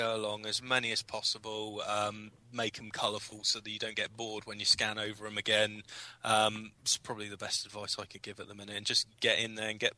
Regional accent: Bournemouth, South West England, United Kingdom; I'm from Bournemouth, and I'm doing plumbing for Train for Trade Skills.

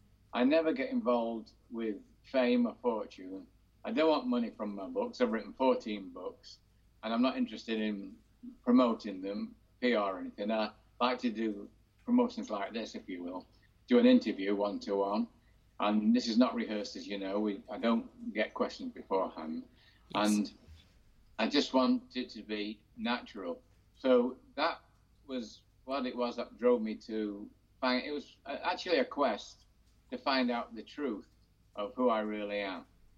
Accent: Manchester, North West England, United Kingdom; now in Florida, United States; I'm from Manchester, England, and now I live in Florida.

